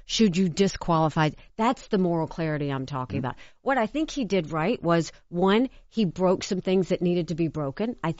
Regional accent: Bamberg, South Carolina, United States; the unheard, unseen are people like where I grew up in Bamberg, South Carolina.

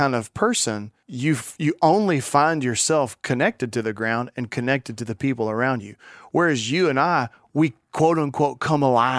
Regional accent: United States; also born or lived in China; very different from my view as an American of that.

